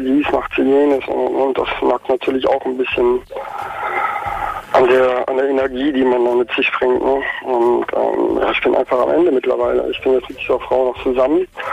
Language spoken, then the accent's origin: German; North Rhine-Westphalia, Germany; Und ich komme aus der Kölner Gegend.